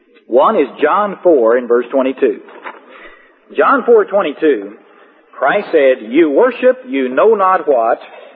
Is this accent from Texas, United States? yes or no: yes; Texas, United States; I'm not Jewish. I'm Texan. My daddy was from Harris County, and my mother came from Louisville, Kentucky, and they got married in San Angelo, Texas, and that's where they lived, and that's where my dad died, and I'm Texan.